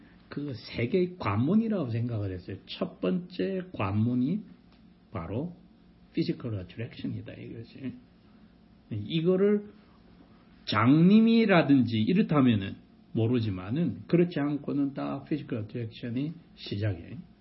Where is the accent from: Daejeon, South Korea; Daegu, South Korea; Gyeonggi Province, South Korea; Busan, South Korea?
Busan, South Korea; 내가 어릴 때도 안다고. 내가 부산에서 자랐기 때문에 중간에 일본 사람들이 자기들 관사로 만들어 놓고 떠난 데가 있는데